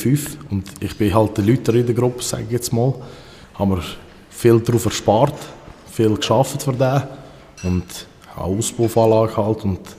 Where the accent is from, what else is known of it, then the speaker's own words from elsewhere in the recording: Switzerland; born there; Ich bin 23. Ich komme ursprünglich aus dem Kosovo. Ich bin hier aber geboren. Ich wohne auch in Wiken, also in Wikon.